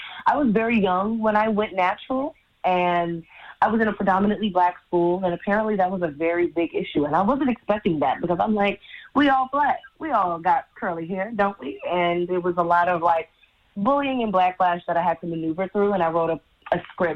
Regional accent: Brooklyn, New York, United States; I am a Brooklyn baby, born and raised in Brownsville, one of the hardest neighborhoods to get through, but it had a lot of love and a lot of community at times.

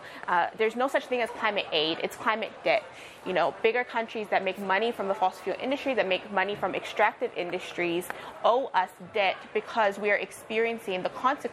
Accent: Samoa; So I'm from Western Samoa, and there is the American Samoa part of our islands.

